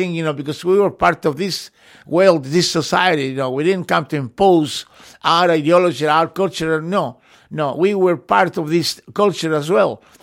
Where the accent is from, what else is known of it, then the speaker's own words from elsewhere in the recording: England, United Kingdom; So, yeah, we came when we were really, really young, you know, and we grew up in England, you know. I've been here 50 years, can you imagine that?